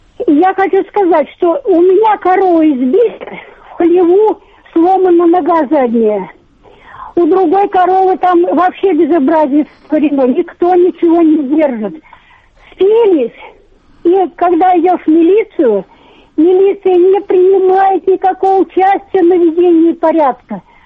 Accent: Moscow, Russia; now in Pskov Oblast, Russia; Я, например, из Москвы приехала. Держу пособное хозяйство. Я пенсионерка.

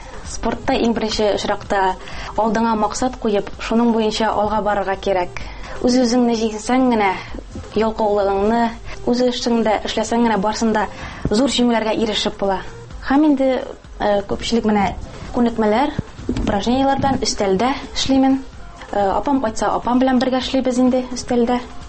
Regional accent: Agryz, Tatarstan, Russia; районыма, Әгерҗе районыма һәм туган авылыма багышладым.

